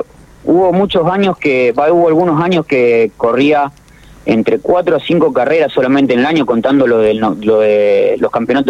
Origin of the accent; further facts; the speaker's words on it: Máximo Paz, Santa Fe, Argentina; Aparte yo jugué en Máximo Paz, mi pueblo